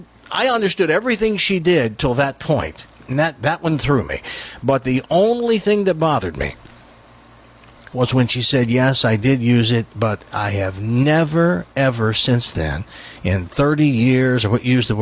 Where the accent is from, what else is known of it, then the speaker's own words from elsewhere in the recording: the South, United States; I'm from the South, and I know that people usually don't use it once